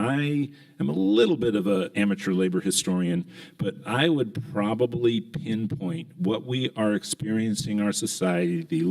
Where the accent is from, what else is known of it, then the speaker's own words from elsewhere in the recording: Los Angeles, California, United States; Arizona, my hometown, UTLA, Los Angeles, California.